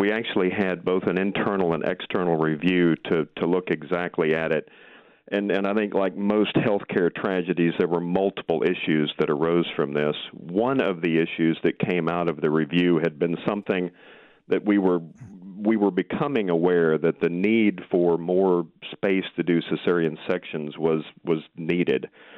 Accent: United States; now in New Zealand; Of course, I'm from America.

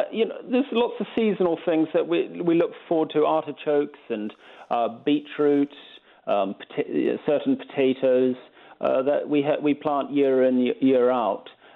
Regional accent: New Zealand; moved away as an adult; I first came here as a student in 1996 from New Zealand.

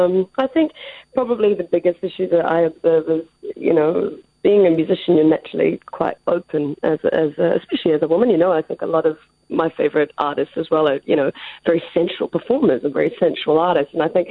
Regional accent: New Zealand; now in New York, United States; Well, you'd understand being a Kiwi.

